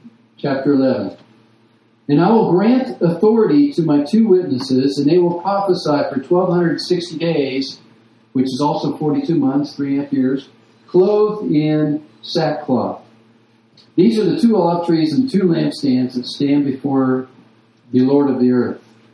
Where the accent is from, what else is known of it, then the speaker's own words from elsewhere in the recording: United States; I don't even have a cell phone. I'm from America.